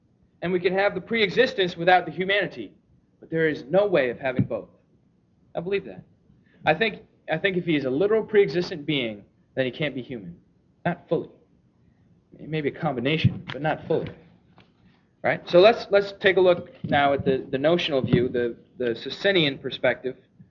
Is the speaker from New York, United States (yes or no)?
yes; New York, United States; I'm also very sarcastic being a New Yorker.